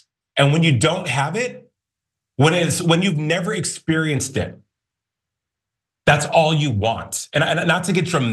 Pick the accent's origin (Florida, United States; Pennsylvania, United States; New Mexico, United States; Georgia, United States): New Mexico, United States; Albuquerque; I'm from Albuquerque, New Mexico. I am the son of immigrants.